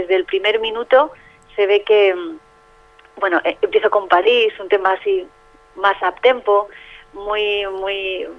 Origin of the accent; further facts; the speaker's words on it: Santander, Cantabria, Spain; vamos a Santander, mi tierra